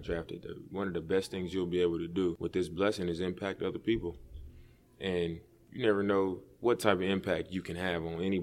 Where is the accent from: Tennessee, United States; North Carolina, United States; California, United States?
California, United States; Oakland; and I'm from Oakland, I'm tough, and I've been in the streets with all my friends